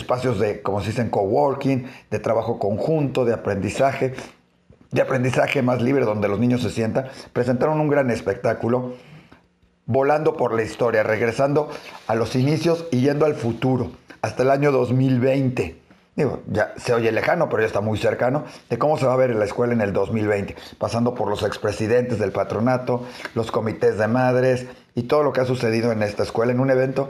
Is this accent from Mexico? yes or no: yes; Mexico; con esa identidad judeo-mexicana, ¿sí? Somos mexicanos, somos judíos, somos ambos. Nos debemos a nuestro país, a México